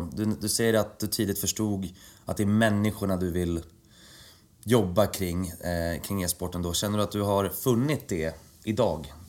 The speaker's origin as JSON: {"language": "Swedish", "town": "Uppsala", "region": "Uppsala County", "country": "Sweden", "said": "Du vet att jag är från Uppsala, va?"}